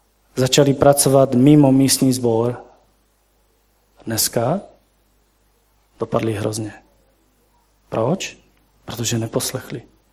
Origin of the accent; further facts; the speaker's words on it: Moravia, Czechia; Já jsem třeba byl překvapený, že já jsem dojedu z Moravy a pastorovi nikdo nedojde pomoct. U nás, když pastor řekl, pojďme tam a tam, dělejme, tam byla půlka sboru.